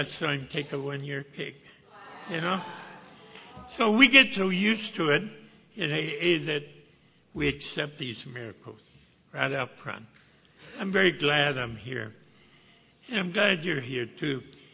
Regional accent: Graham, Texas, United States; born there; You know, I'm a Texan, too. I was born up in Graham.

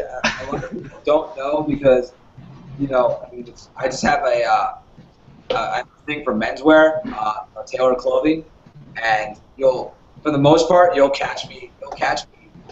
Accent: New York, United States; You know, I grew up in New York, and, you know, in New York, you suits constantly

